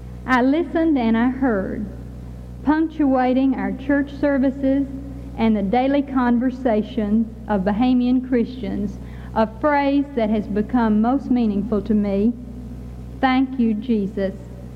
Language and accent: English; United States; I am an American